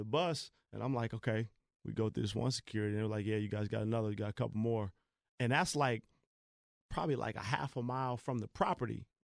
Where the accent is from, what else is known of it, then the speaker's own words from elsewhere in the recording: California, United States; I'm from the Bay. I coach for the Cavs. I mean, wherever I am, I'm loyal.